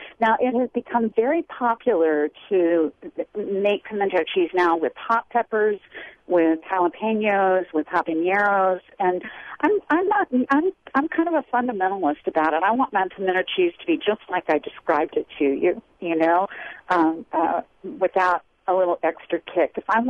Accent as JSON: {"language": "English", "region": "Kentucky", "country": "United States", "said": "we live in the mountains of North Carolina now. We're originally from Kentucky"}